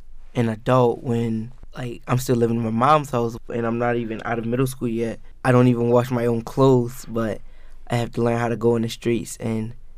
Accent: Baltimore, Maryland, United States; So you always have to be not one step ahead, but two steps ahead when it comes to like growing up in Baltimore.

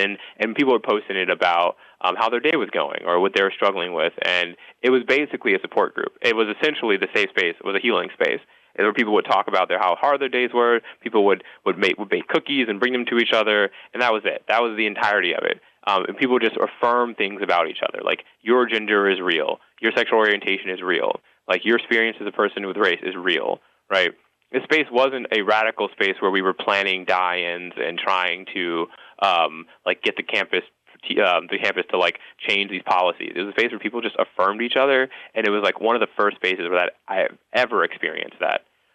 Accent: Chicago, Illinois, United States; So, like, I've been Black my whole life. I grew up in Chicago. I grew up in Illinois. There's lots of racial segregation.

